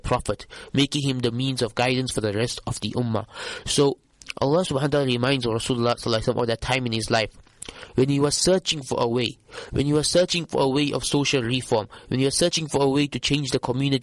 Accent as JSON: {"language": "English", "country": "South Africa", "said": "You know, we as South African Muslims, many South African Muslims, we have a lot of wealth, but we're greedy for more."}